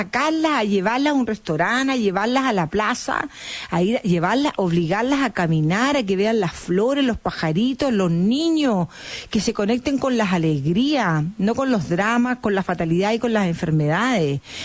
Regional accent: Chile; Somos fatalistas los chilenos.

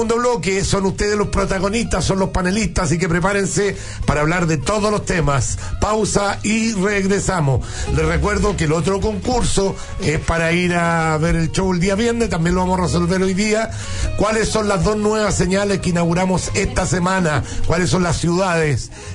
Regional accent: Chile; ¿somos los chilenos solidarios realmente?

